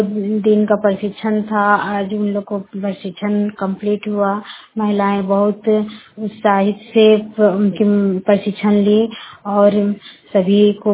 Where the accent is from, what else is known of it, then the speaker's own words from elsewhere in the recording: Barkagaon, Jharkhand, India; बड़कावां प्रखंड की रहने वाली हूँ।